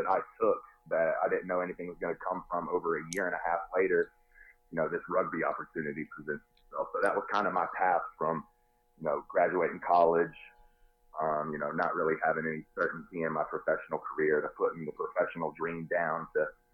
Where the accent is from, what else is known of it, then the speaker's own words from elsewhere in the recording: North Carolina, United States; Went to one in my home state of North Carolina.